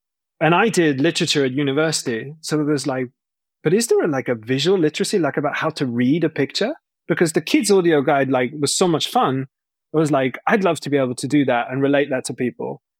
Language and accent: English; United Kingdom; I'm British.